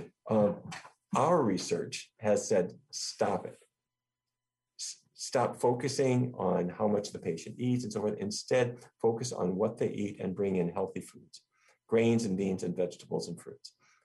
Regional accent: North Dakota, United States; In fact, I grew up in North Dakota, and my dad was the diabetes expert for Fargo.

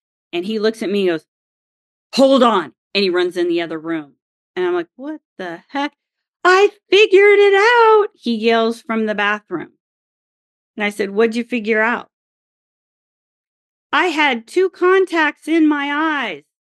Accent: Oklahoma, United States; it's not just because I grew up in Oklahoma where there is wind

